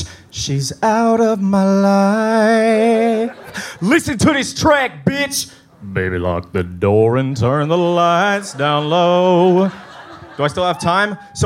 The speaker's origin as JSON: {"language": "English", "town": "Dallas", "region": "Texas", "country": "United States", "said": "In Dallas. I'm from the Dallas area."}